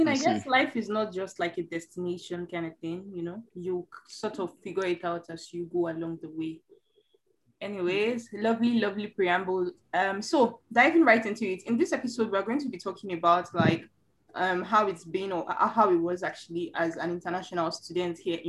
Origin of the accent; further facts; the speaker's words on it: Lagos, Nigeria; I am Nigerian and I used to live in Lagos, which is one of the very, it's quite chaotic.